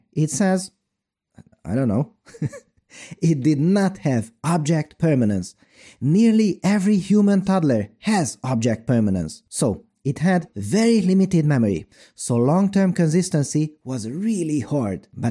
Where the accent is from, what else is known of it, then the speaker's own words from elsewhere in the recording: Budapest, Hungary; now in Pécs, Hungary; I grew up in Budapest, and now I live in southern Hungary in a different, beautiful city called Pécs.